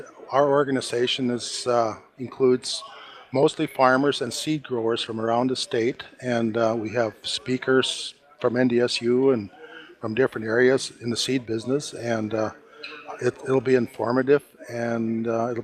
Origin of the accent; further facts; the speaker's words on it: Napoleon, North Dakota, United States; I'm from Napoleon, yes.